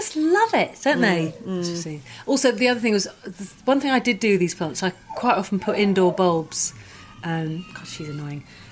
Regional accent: Yorkshire and the Humber, United Kingdom; I grew up in Yorkshire, East Yorkshire, and they were four doors down from my house.

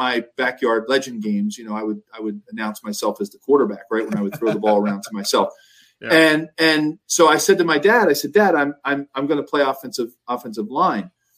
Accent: Philadelphia, Pennsylvania, United States; And so I've always, growing up in Philadelphia, you know, and going to Penn, I've always had a little bit of an affinity for the Bengals because of that.

